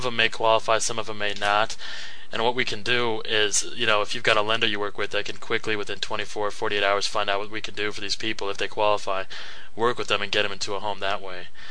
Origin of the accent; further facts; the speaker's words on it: Indianapolis, Indiana, United States; Indianapolis.